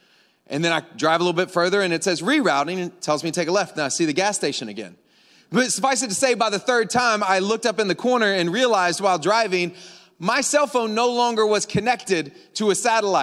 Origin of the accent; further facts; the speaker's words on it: Louisiana, United States; born there; I have family over in Texas. I was born in Louisiana, so kind of make that trip from Florida, Alabama, Mississippi, Louisiana, Texas.